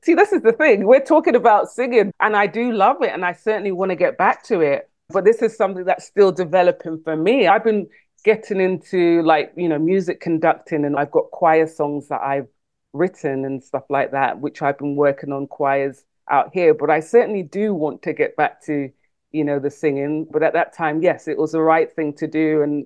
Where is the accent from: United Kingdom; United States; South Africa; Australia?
United Kingdom; England; born there; So I was born in England. My parents are Jamaican. I have dual citizenship, Jamaican and British passport.